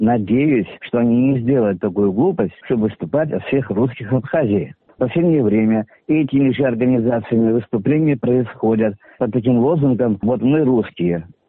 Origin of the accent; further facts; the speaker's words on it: Russia; Да, я россиянин, да, нас что-то волнует